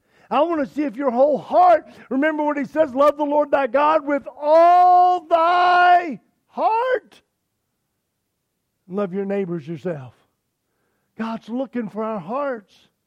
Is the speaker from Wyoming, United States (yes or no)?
no; Chicago, Illinois, United States; also born or lived in Lynchburg, Virginia; I'm from Chicagoland area. I was originally born in Lynchburg, Virginia, but Chicago's my home now in that area.